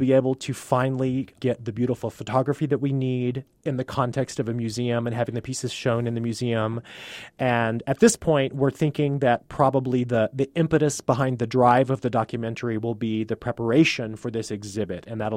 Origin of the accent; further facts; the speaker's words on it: Las Cruces, New Mexico, United States; now in El Paso, United States; You know, I am from Las Cruces, but I consider El Paso